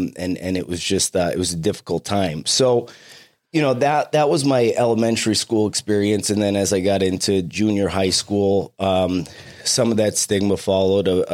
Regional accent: Taylor, Pennsylvania, United States; So I'm from Taylor, Pennsylvania, small town about 20 miles away.

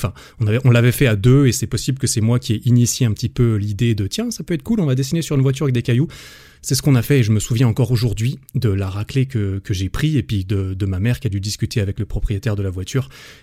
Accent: Switzerland; born there; 1991. J'ai bientôt 30 ans, d'ailleurs, du coup. J'ai un grand frère, j'ai une petite sœur. Je suis né en Suisse de mes deux parents

